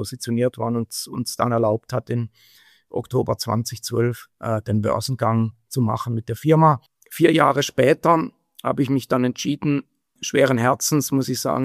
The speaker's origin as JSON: {"language": "German", "town": "Freiburg", "region": "Baden-Württemberg", "country": "Germany", "lives_now": "Switzerland", "said": "Ich komme aus Süddeutschland, aus dem Südschwarzwald, Freiburger Raum."}